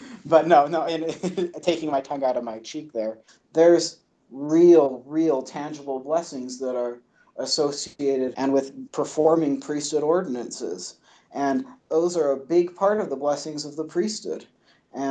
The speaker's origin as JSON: {"language": "English", "region": "Utah", "country": "United States", "tie": "born or raised there", "said": "my family was always, they were always Democrats growing up in Utah."}